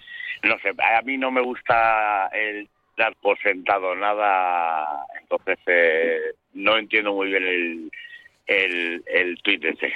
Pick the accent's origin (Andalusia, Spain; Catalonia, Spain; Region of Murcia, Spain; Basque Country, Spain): Basque Country, Spain; Ondarroa; Yo soy vizcaíno, yo soy de Ondarroa.